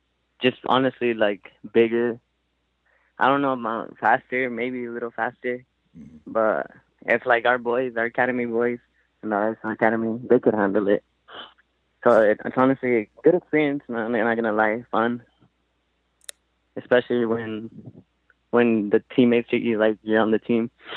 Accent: United States; because I'm an American, so it's different for them.

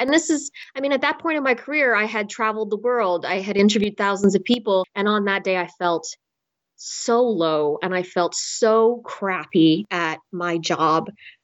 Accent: Winnipeg, Manitoba, Canada; born there; My parents are from China, but I was born in Winnipeg, Manitoba, one of the coldest places on the planet. But the people there are really warm.

